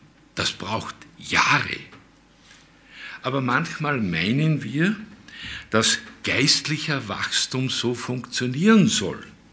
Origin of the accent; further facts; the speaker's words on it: Linz, Upper Austria, Austria; und da sehen wir Oberösterreicher, ich komme ja aus Linz und Linz hat diesen Spracheinschlag aus Bayern.